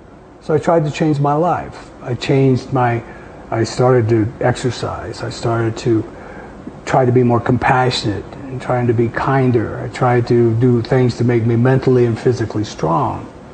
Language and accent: English; Nebraska, United States; And I'm a kid from Nebraska, okay?